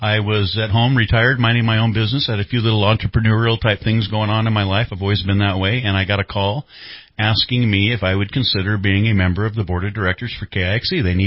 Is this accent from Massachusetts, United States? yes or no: no; Eureka, California, United States; I was born and raised in Eureka.